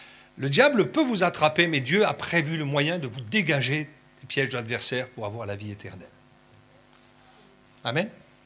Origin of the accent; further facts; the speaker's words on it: France; born there; Moi, je suis né en France, mais j'y suis pour rien.